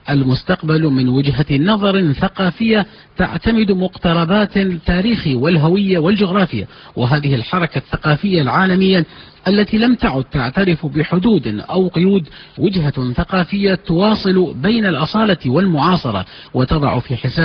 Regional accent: Iraq; هي الجامع لنا كعراقيين

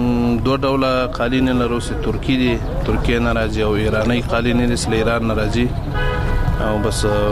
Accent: Logar, Afghanistan; زه د لوګر ولایت اوسیدونکی یم.

